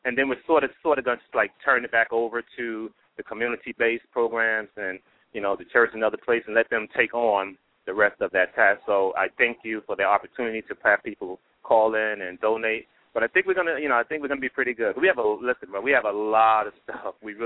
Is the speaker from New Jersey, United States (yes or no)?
yes; Paterson, New Jersey, United States; I was raised and born in Patterson, went to Patterson schools, went to school in New Jersey, college and grad.